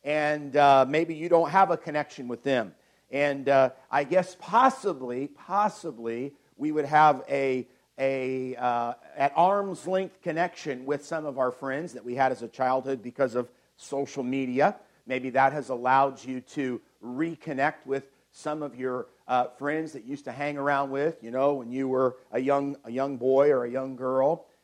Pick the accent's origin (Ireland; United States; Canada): Canada; British Columbia; I was born here in British Columbia, and I've stayed in British Columbia my entire life.